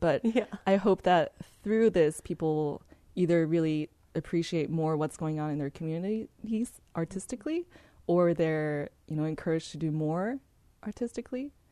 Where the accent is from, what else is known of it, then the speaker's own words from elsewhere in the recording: Japan; English is a second language; now in United States; so I'm not from here. I'm from Japan.